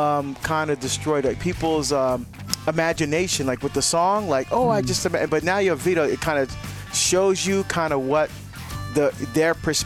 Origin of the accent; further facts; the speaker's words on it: New Jersey, United States; What are we from New Jersey? I'm from Jersey.